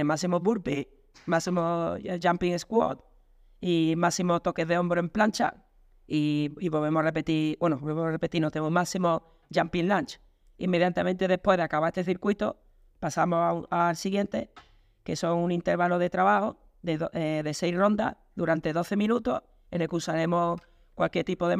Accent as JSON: {"language": "Spanish", "town": "Écija", "region": "Andalusia", "country": "Spain", "tie": "born or raised there", "said": "Mi pueblo se llama Écija y está a 80 kilómetros de Sevilla."}